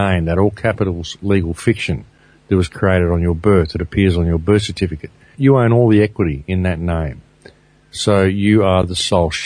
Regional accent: Byron Bay, New South Wales, Australia; I'm from Byron Bay

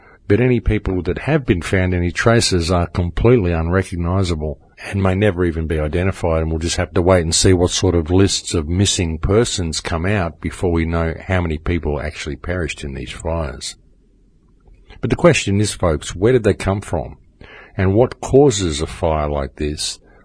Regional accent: Australia; I come from Australia, folks. We see a lot of bushfires

